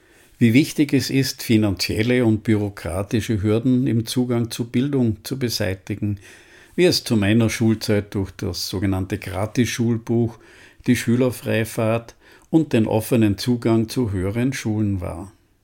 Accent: Innsbruck, Tyrol, Austria; Ich bin in Innsbruck in Tirol aufgewachsen

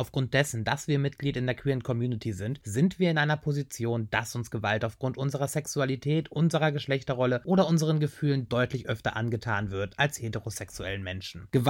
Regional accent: Hanover, Lower Saxony, Germany; in meiner Heimat Hannover

